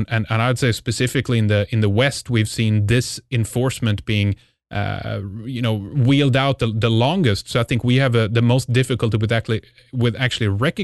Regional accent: Sweden; English is a second language; I'm from Sweden.

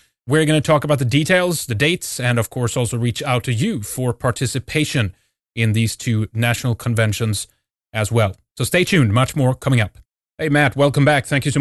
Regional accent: Sweden; from Sweden, and this is Red Ice Radio.

